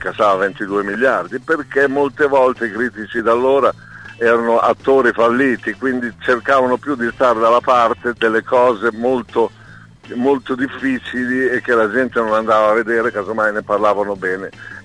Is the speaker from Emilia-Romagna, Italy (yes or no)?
yes; Bologna, Emilia-Romagna, Italy; essendo bolognese, sono molto sportivo